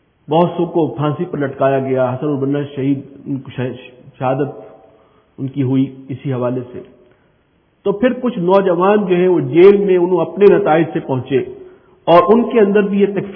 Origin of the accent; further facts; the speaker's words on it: Khyber Pakhtunkhwa, Pakistan; ہمارے یہاں وزیرستان میں یہ سوچ کہاں سے آئی، اب میں اس کی طرف جا رہا ہوں.